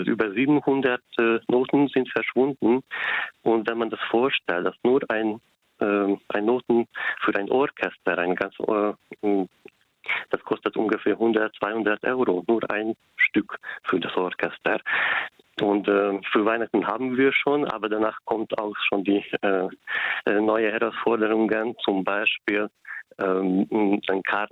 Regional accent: Hungary; German is a second language; now in Germany; ich wohne seit 12 Jahren hier in Ahrtal. So, ich komme ursprünglich aus Ungarn, aber hier in Ahrtal ist das für mich wie eine zweite Heimat geworden.

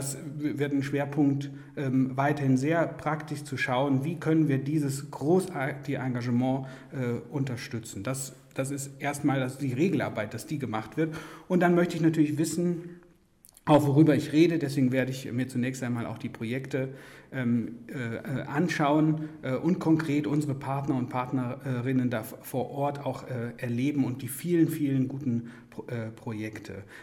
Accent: North Rhine-Westphalia, Germany; Ich komme ja aus dem Siegerland, da liegt dann auch schon mal Schnee zu der Zeit

